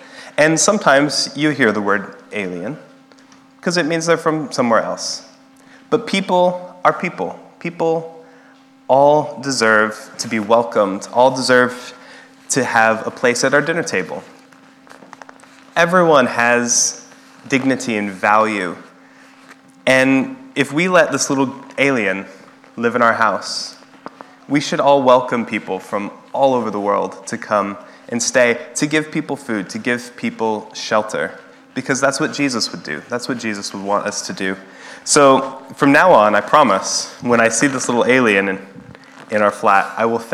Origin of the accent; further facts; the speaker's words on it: New Mexico, United States; I'm from New Mexico